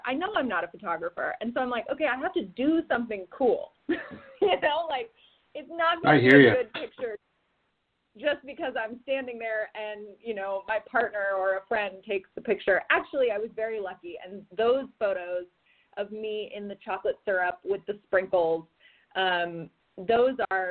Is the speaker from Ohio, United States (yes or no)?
no; San Francisco, California, United States; You know, I'm from the Bay Area. I'm from San Francisco.